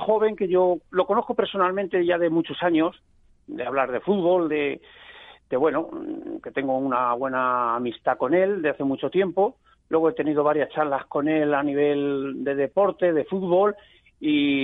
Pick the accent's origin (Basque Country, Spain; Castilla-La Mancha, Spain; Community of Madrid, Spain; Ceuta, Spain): Castilla-La Mancha, Spain; Villarrobledo; a pesar del resultado en Villarrobledo. Y es que, vamos a ver, es mi pueblo, es mi equipo